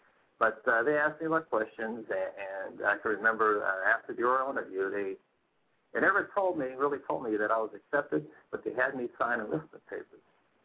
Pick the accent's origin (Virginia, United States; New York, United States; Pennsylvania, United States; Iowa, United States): Pennsylvania, United States; Canonsburg; born there; Well, I was born in Canonsburg, Pennsylvania in 1947.